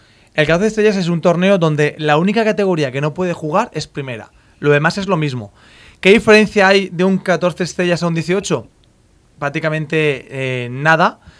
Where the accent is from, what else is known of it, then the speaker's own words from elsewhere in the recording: Castilla-La Mancha, Spain; digo, soy manchego